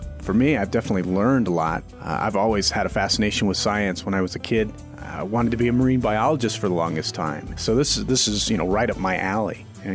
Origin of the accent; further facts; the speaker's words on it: Tennessee, United States; I grew up in Tennessee